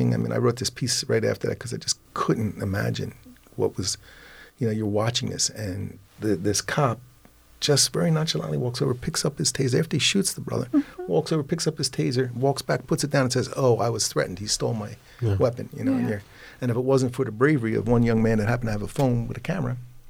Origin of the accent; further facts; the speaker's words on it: Philadelphia, Pennsylvania, United States; But the point is that's the stuff I grew up on, you know, and I grew up in Southwest Philly